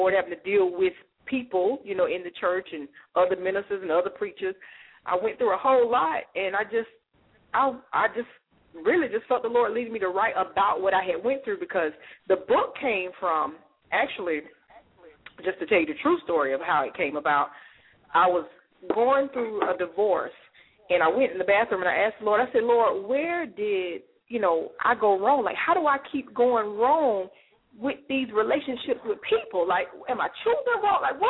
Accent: Gainesville, Florida, United States; I graduated, so I like to say I'm from Gainesville, Florida.

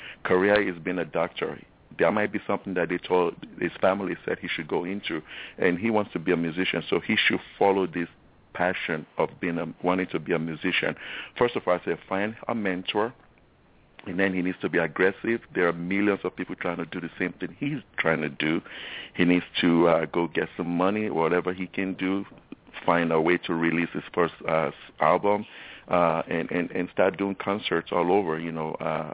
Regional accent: Lagos, Nigeria; now in United States; I will not hide my accent. I am from the motherland. I'm from Lagos, Nigeria. I was born there about 30 years ago. Then I moved back to the United States.

